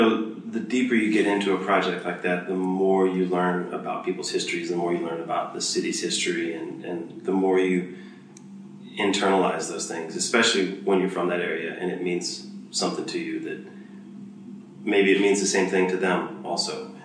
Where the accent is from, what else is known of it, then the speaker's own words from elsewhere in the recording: Houston, Texas, United States; also born or lived in Galveston; And, you know, I'm from Galveston, just 45 minutes south of Houston, but I kind of grew up in Houston too. And I love Houston.